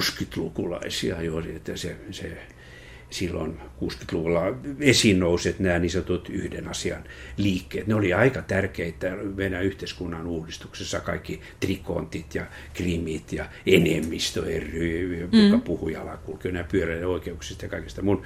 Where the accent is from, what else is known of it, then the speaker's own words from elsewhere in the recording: Helsinki, Uusimaa, Finland; Kyllä mä oon helsinkiläinen.